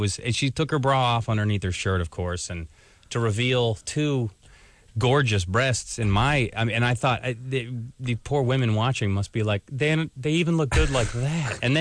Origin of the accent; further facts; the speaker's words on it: Seattle, Washington, United States; Seattle will always be my hometown. Go Seahawks, Sonics, and Mariners. And that's my hometown.